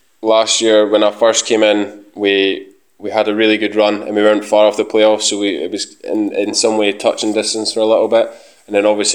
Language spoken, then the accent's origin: English; Kirkcaldy, Scotland, United Kingdom; I'm from Kirkcaldy, which is where Raith Rovers are from